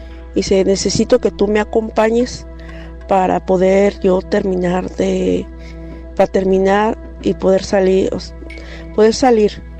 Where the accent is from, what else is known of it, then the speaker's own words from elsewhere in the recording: Guanajuato, Mexico; now in United States; soy de Guanajuato, pero radico acá en Estados Unidos.